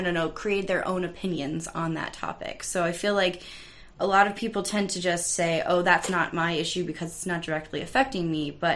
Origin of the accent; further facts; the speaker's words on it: Charlottesville, Virginia, United States; my hometown, which is Charlottesville, Virginia